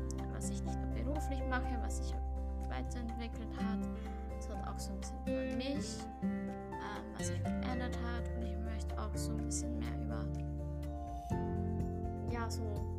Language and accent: German; Styria, Austria; Und ich komme aus der Südoststeiermark.